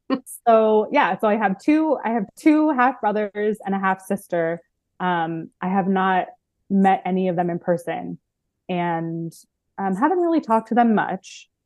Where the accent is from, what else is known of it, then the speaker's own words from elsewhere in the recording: Baltimore, Maryland, United States; And I grew up Jewish in Baltimore, Maryland.